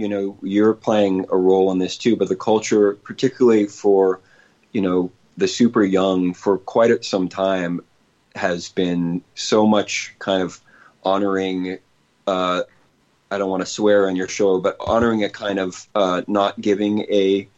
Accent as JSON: {"language": "English", "town": "San Francisco", "region": "California", "country": "United States", "tie": "born or raised there", "said": "Well, the family, yeah, it was a California upbringing in all of that might imply. I grew up in San Francisco"}